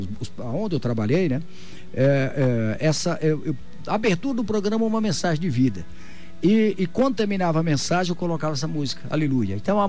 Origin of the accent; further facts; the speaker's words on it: Minas Gerais, Brazil; born there; now in Dourados, Brazil; eu nasci em Minas Gerais, eu adoro o meu estado, o berço dos meus antepassados